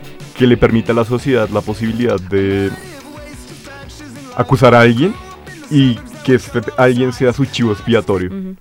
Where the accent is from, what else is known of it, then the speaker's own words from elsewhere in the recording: Colombia; hablando de como colombiano